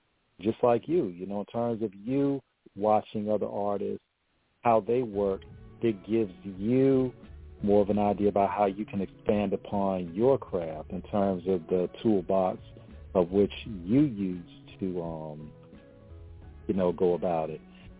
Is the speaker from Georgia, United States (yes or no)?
no; Hampton Roads, Virginia, United States; he's from this area, my hometown, Hampton Roads, Virginia